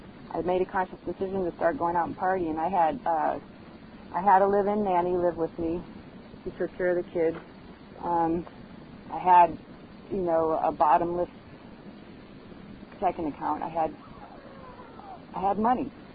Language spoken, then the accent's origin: English; Chicago, Illinois, United States; I got some skills that I didn't have growing up in Chicago.